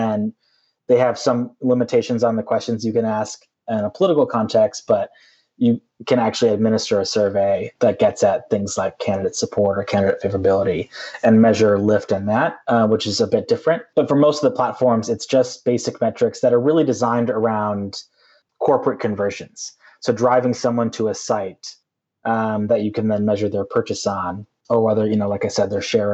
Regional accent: Minnesota, United States; My state, my home state, Minnesota, doesn't have either of those.

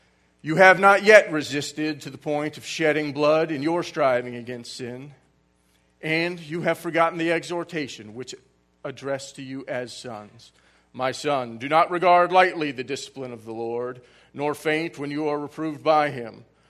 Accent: St. Petersburg, Florida, United States; Because you see, I grew up here in St. Petersburg, a place where, while the Catholic Church is present, its influence isn't very strong.

